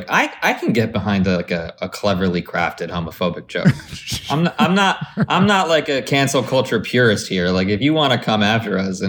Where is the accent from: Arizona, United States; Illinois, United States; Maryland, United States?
Arizona, United States; also born or lived in Dallas, United States; I was born in Texas in Dallas, and I grew up in Arizona.